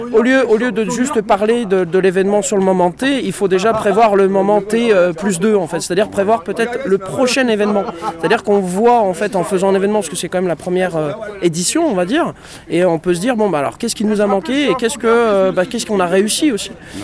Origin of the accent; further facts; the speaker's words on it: Bourgogne-Franche-Comté, France; Je viens de Bourgogne, moi.